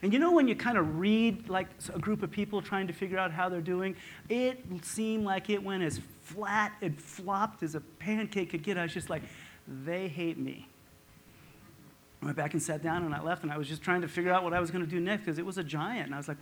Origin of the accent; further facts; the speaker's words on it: Nevada, United States; I went over to the small town I was raised at in Nevada, a tiny little town, ranching town.